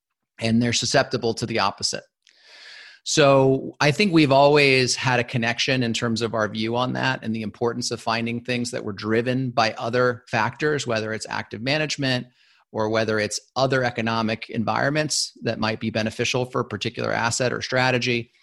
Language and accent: English; Los Angeles, California, United States; And I said, well, you know, I grew up in Los Angeles. I've been trying to make that case for years.